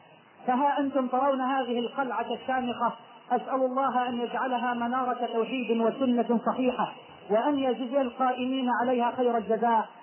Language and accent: Arabic; Egypt